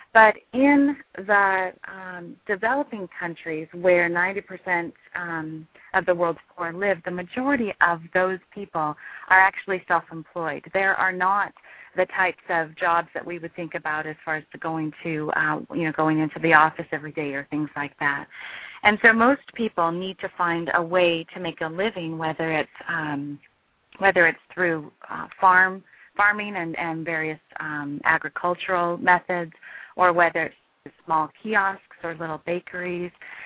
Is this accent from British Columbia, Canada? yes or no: yes; Vancouver, British Columbia, Canada; just in my hometown where I was living at the time, there were several women, there were about 30 women that had been trafficked against their will and were being held against their will in an apartment in Vancouver.